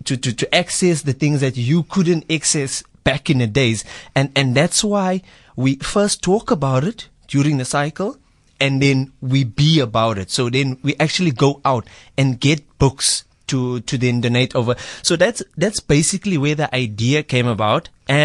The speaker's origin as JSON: {"language": "English", "region": "Eastern Cape", "country": "South Africa", "tie": "born or raised there", "first_language": "Afrikaans", "second_language": "English", "said": "so I grew up in the Eastern Cape, and I grew up speaking Afrikaans and isiXhosa."}